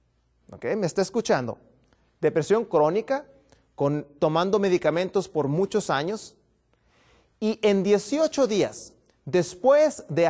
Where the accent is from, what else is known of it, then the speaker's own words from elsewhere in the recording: Baja California, Mexico; vengo desde Baja California